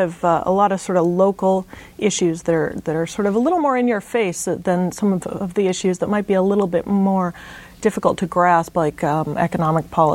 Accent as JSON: {"language": "English", "region": "Alaska", "country": "United States", "tie": "born or raised there", "said": "I was born and raised here in Alaska, and I've seen high oil prices come and I've seen them go."}